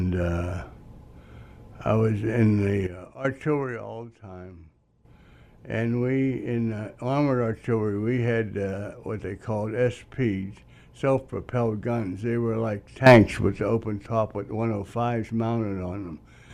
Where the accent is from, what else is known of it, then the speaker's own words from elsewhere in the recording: Pittsburgh, Pennsylvania, United States; now in Battle Creek, United States; but we're from Pittsburgh, Pennsylvania.